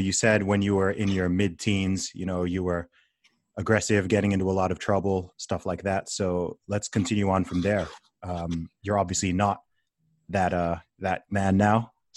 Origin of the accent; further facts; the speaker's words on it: Saudi Arabia; people are like, oh, what was it like growing up in Saudi Arabia? Or what was this? And I'm like, yeah, it was cool.